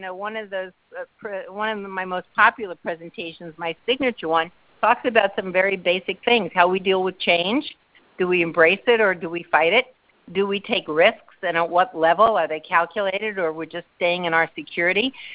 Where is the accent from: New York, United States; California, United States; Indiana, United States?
New York, United States; I'm from New York, so I'm a very direct person.